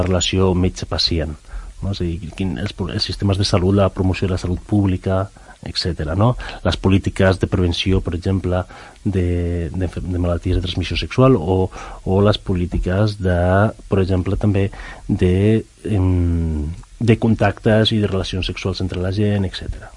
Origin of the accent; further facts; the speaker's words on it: Girona, Catalonia, Spain; Jo vinc de Girona i per tant no conec la gent que possiblement forma part del grup.